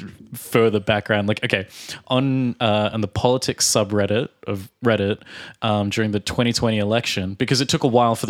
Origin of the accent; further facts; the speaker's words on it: Australia; from Australia.